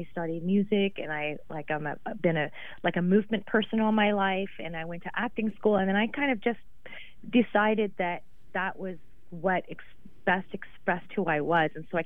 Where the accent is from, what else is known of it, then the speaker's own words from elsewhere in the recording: Beaverton, Oregon, United States; my time that was of growing up in Beaverton, Oregon, actually, I watched a lot of MTV.